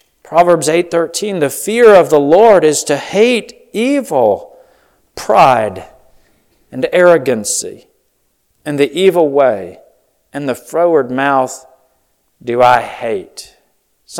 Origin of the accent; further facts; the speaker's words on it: West Virginia, United States; Y'all knew I grew up in West Virginia, and we're going to have a snake handle in service tonight.